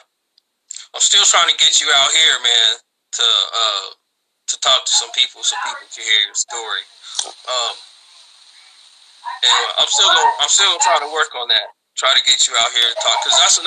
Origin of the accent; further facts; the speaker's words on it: Gary, Indiana, United States; The main reason my faith is so big is because of growing up in Gary.